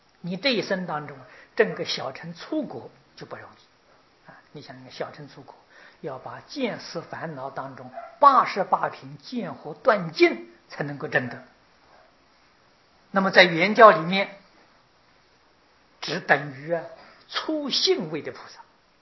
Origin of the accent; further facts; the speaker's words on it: China; 就是我们中国人常讲一刹那，一刹那的时间。